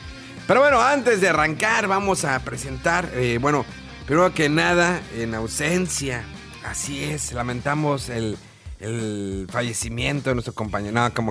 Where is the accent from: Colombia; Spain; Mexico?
Mexico; Yo fui, hice fila porque era mexicano, porque soy mexicano.